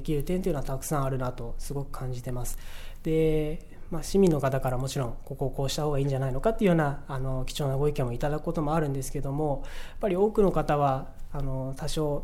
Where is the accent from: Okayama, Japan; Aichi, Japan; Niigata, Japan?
Okayama, Japan; 岡山は北部の山あいの出身なので、やっぱり海っていうのはすごく特別で